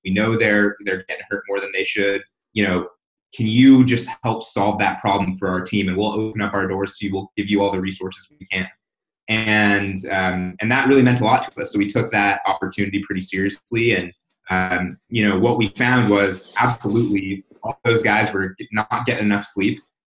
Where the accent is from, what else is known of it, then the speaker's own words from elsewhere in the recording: California, United States; moved away as an adult; I grew up in Southern California, sunny Orange County, California, and decided I'd make my way out to Chicagoland area to go to school.